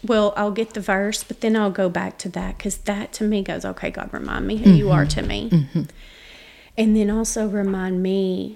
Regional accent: Lone Oak, Arkansas, United States; accent: country; And I've grown up in church in a little old country, as you can tell from my accent, little old country church out in Lone Oak, Arkansas.

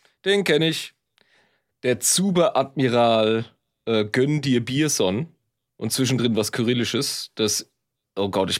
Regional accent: Ludwigshafen, Rhineland-Palatinate, Germany; Wie alle wissen, komme ich aus Ludwigshafen, ja?

